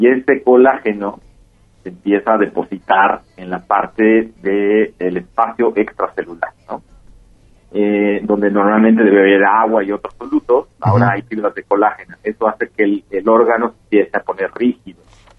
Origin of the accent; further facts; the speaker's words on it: Mexico; los mexicanos tenemos algunos polimorfismos de un solo nucleótido